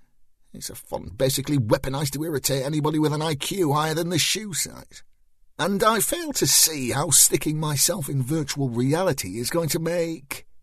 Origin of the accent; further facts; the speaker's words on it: United Kingdom; Being British, once laden with tea and chocolate digestives, I naturally gravitated to the part of the room that was furthest away from anybody else. We Brits have an unerring knack